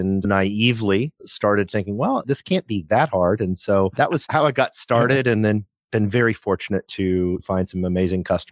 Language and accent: English; Midwest, United States; So I grew up in the Midwest, a very blue collar upbringing, and started selling real estate after college.